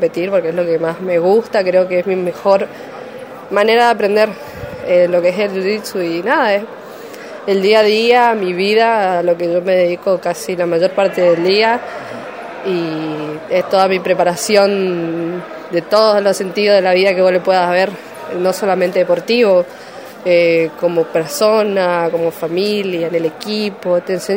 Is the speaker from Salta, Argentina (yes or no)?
no; Resistencia, Chaco, Argentina; De Resistencia, Chaco.